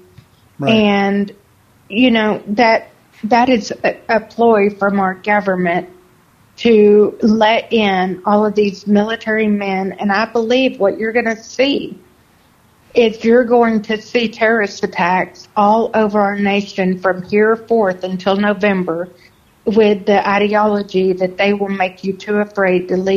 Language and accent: English; Texas, United States; And I can tell you from being born and raised in Texas